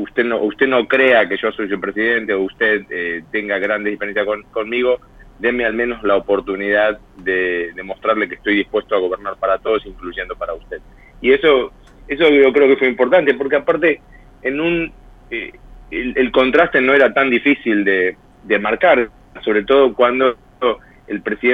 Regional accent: Argentina; moved away; yo también soy argentino, pero no vivo ahí

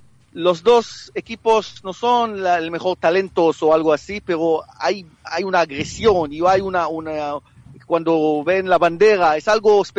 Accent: Israel; born there; Spanish is a second language; nací en Israel, estuve aquí cuando tenía 6 años para visitar a mi abuelo

